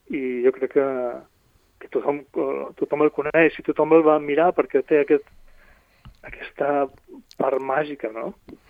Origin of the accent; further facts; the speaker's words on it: Balearic Islands, Spain; now in Mallorca, Spain; Jo som menorquí, però visc a Mallorca